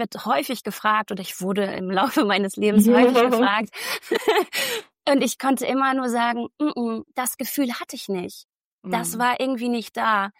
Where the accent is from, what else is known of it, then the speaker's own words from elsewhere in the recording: Hamburg, Germany; Ich bin Hamburgerin, in Eppendorf.